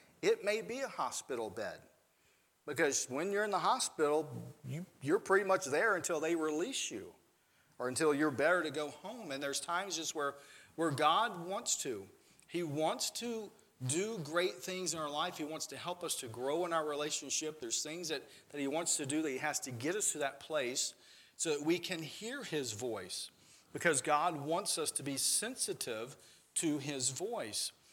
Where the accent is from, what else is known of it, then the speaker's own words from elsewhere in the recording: Mississippi, United States; moved away; I just remember, you know, growing up in the South, growing up in Mississippi, and life was a lot laid back.